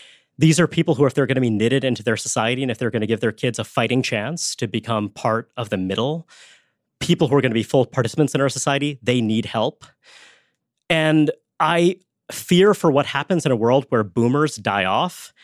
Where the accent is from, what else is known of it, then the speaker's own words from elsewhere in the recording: Brooklyn, New York, United States; My parents are immigrants. I was born in 1979. And, you know, when I was growing up, Brooklyn, my hometown, was very much a city of white ethnics.